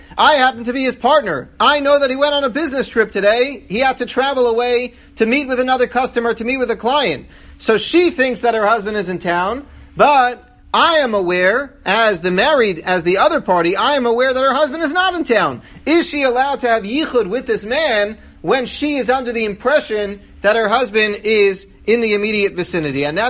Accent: New York City, New York, United States; So take, for example, I grew up in Washington Heights, 184th Street, but Manhattan is the same city

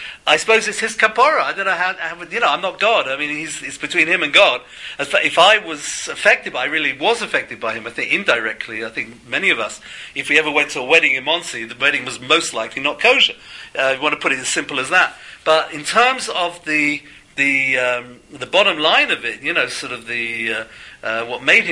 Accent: England, United Kingdom; I come from England, where obviously Thanksgiving was not regular, wasn't a day, any sort of day.

